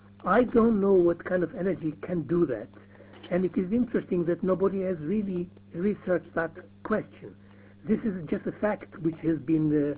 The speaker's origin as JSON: {"language": "English", "country": "Israel", "tie": "born or raised there", "lives_now": "Iceland", "said": "My parents are Jews from Germany who immigrated to Palestine. I was brought up in Palestine before the State of Israel was established."}